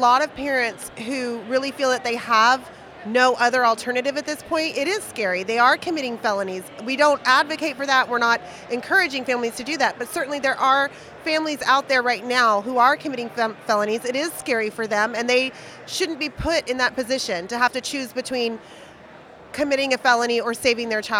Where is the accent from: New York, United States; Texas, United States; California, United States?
Texas, United States; Austin; also from Austin.